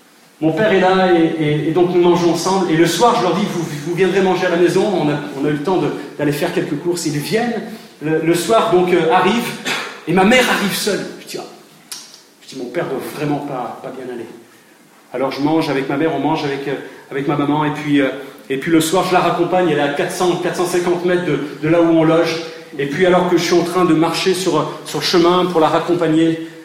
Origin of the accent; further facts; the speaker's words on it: Sète, Occitanie, France; born there; Et de Perpignan, je retourne faire un petit pèlerinage à Sète, ma ville natale.